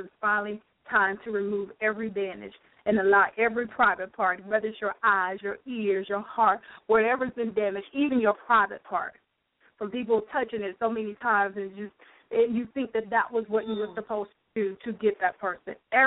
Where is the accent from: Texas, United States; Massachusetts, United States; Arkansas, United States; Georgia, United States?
Georgia, United States; Cordele; my hometown is Cordele, Georgia.